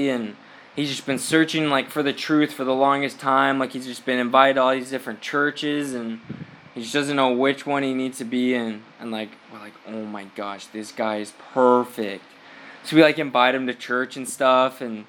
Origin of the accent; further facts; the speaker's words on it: United States; I know, I'm kidding, I'm American.